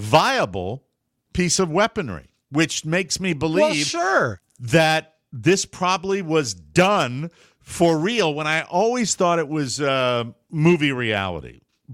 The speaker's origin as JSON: {"language": "English", "country": "Ireland", "said": "you will, even though he's Scottish and I'm Irish, you will never take our freedom."}